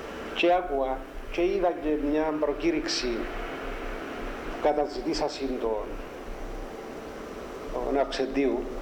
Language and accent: Greek; Kalograia, Kyrenia District, Cyprus; born there; Ναι, εγεννήθηκα στη Καλογραία, επαρχία Τσαρίνια.